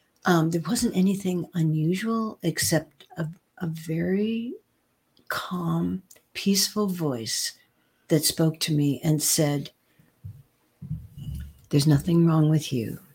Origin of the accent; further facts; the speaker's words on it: Buffalo, New York, United States; born there; Okay. Well, so I was born in Buffalo, New York.